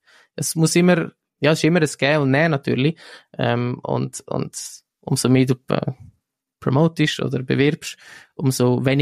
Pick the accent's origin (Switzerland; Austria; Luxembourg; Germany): Switzerland; wie ich gesagt habe, als Schweizer